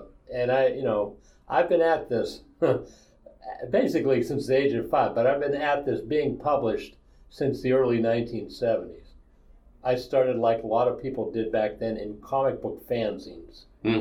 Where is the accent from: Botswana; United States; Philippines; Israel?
United States; East Liverpool, Ohio; go back to my hometown of East Liverpool, Ohio.